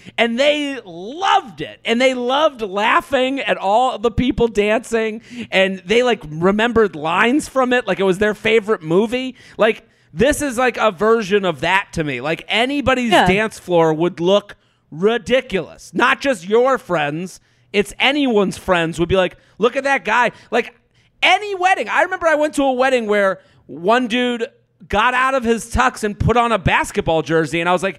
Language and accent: English; Massachusetts, United States; I'm from outside of Boston. Believe me, no one's ever said anything about anybody from Boston.